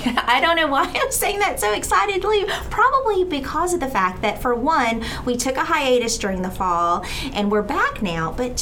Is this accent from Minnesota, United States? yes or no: no; Alabama, United States; accent: North Alabama country; Despite being Filipino, I'm North Alabama country as well.